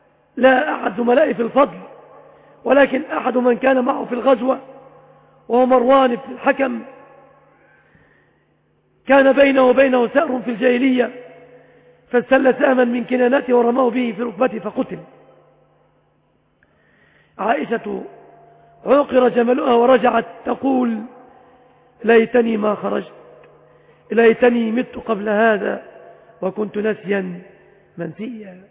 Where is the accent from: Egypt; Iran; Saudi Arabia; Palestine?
Egypt; بلادنا مصر